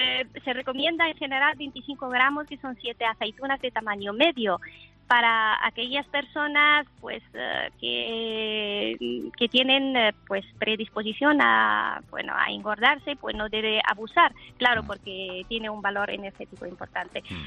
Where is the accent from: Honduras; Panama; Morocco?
Morocco; now in Jaén, Spain; Bueno, vivo en Jaén, pero origen de... Soy de Marruecos.